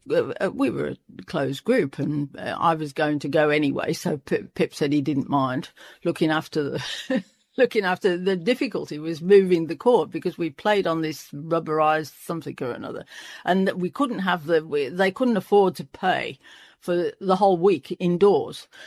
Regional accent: United Kingdom; It was huge here because I'm British, I suppose.

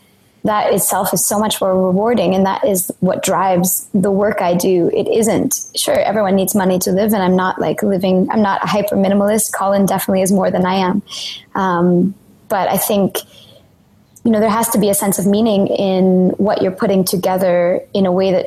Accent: Canada; And I had the benefit of being Canadian, so I didn't have the kind of school debt Americans have

